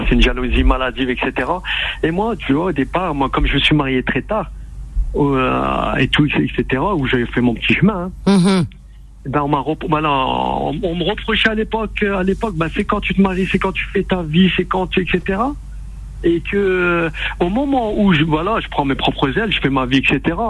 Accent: Hauts-de-France, France; accent: Nord accent; moved away; Moi, je suis originaire du Nord.

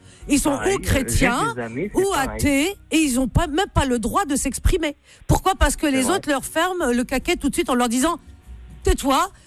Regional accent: Algeria; l'Algérie, que je connais bien, c'est mon pays d'origine.

